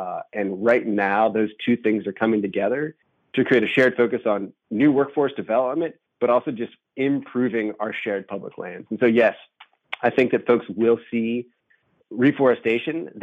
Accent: Harrisonburg, Virginia, United States; I grew up here just outside of Harrisonburg, Virginia, really interested in the outdoors as a kid

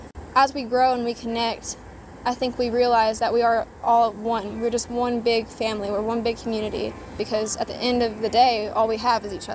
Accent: Brodhead, Kentucky, United States; now in Knoxville, United States; I grew up in Broadhead, so Barcastle County, Renfrew Valley area, you know, spent basically my whole life there. I now live in Knoxville, but I'm originally from that area in Kentucky.

